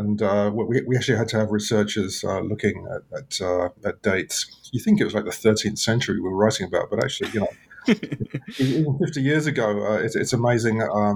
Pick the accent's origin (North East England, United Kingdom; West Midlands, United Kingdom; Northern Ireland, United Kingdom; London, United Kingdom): London, United Kingdom; It was post-war. Britain was very poor at t